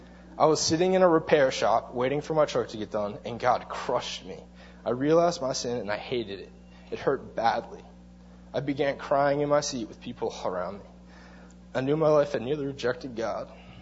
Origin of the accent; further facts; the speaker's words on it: Maryland, United States; born there; I was born in Maryland … at age 3, my parents became Christians and started attending Covenant Life.